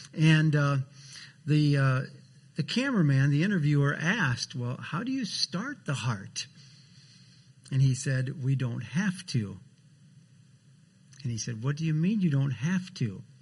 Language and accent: English; Wisconsin, United States; where I grew up in Wisconsin, had quite a number of Norwegians and Swedes, but we also had a rather large German immigrant population in central Wisconsin.